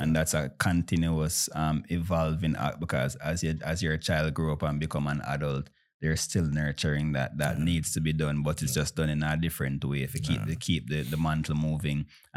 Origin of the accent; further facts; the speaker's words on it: Jamaica; When we're little, I'm growing up in Jamaica, they have a proverb, dance a yard before you dance abroad.